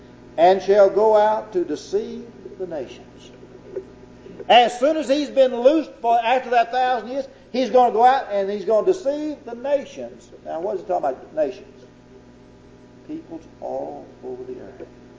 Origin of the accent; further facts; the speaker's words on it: Macon, Mississippi, United States; I never will forget standing out in front of the First Baptist Church in Macon, Mississippi, my hometown.